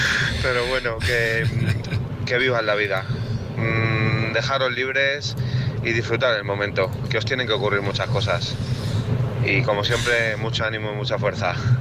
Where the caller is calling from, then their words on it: Madrid, Community of Madrid, Spain; de Madrid.